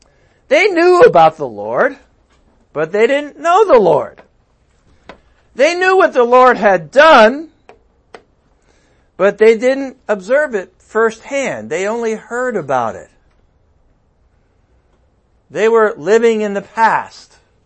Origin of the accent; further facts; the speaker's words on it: New England, United States; Because I grew up in New England, my mom's English, and all that kind of stuff.